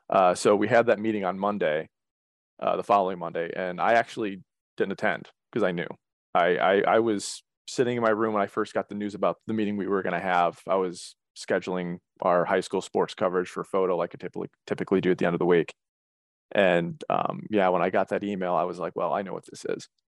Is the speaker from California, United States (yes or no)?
no; Fairport Harbor, Ohio, United States; also born or lived in Cleveland; I'm absolutely an Ohioan born and raised. I was born in Cleveland. I grew up in Fairport Harbor, which is a small village in Lake County.